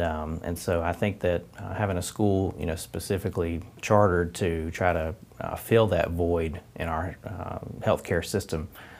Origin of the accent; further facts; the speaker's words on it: Perry, Florida, United States; One is in my hometown of Perry, Florida